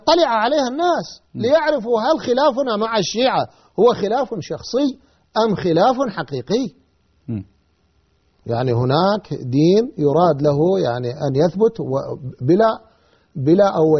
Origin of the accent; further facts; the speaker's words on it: Iraq; أنا ابن العراق ومن منطقة مختلطة وعشت في الجنوب الشيعي سنين